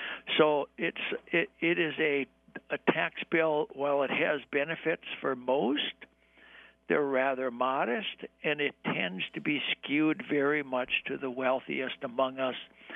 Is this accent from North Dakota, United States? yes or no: yes; North Dakota, United States; I grew up in North Dakota, which is a very strong farmers union state.